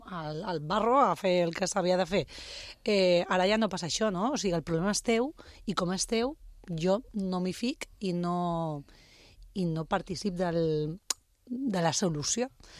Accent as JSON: {"language": "Catalan", "town": "Cala de Bou", "region": "Balearic Islands", "country": "Spain", "said": "Era com jo que som de Cala de Bou"}